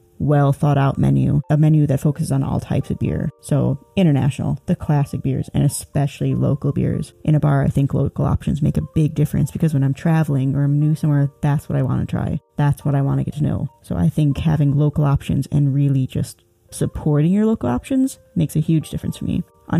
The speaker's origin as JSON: {"language": "English", "region": "Illinois", "country": "United States", "said": "I am from Illinois originally, and Chicago has a long list of beer bars and breweries that I could recommend."}